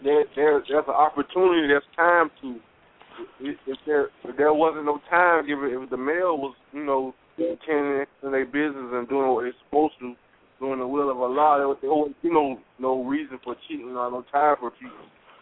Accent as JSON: {"language": "English", "town": "Jacksonville", "region": "Florida", "country": "United States", "said": "Well, I'm from Jacksonville, Florida, and I was just so glad to be on here."}